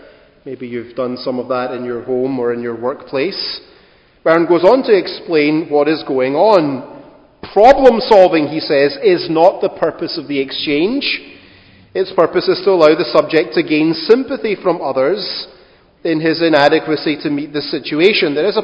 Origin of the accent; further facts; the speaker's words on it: Scotland, United Kingdom; Being Scottish, it's really a natural and national characteristic that we respond to people's optimistic solutions to our problems with the answer yes but.